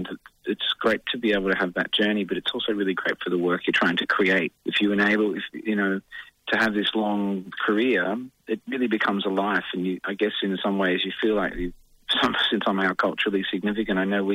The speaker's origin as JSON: {"language": "English", "town": "Finley", "region": "New South Wales", "country": "Australia", "said": "we're three small-town kids. We come from Southern Riverina in New South Wales, a town called Findlay, which is probably more famous for its footballers like Shane Crawford and Tom Hawkins and various others."}